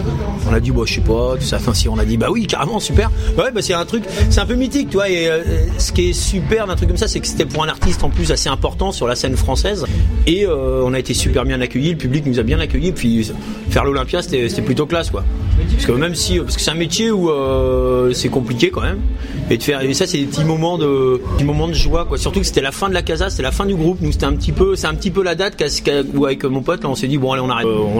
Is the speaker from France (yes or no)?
yes; Pays de la Loire, France; Je viens de la Mayenne. Donc en gros la Mayenne, si tu veux savoir, c'est un peu comme les Deux-Sèvres, un peu plus au-dessus quoi. Voilà. Donc à côté de Laval.